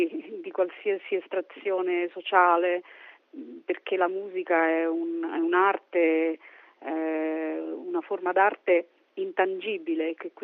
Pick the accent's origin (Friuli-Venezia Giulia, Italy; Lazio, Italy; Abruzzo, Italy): Lazio, Italy; Rome; sono cresciuta a Roma e il mio babbo lavorava in Vaticano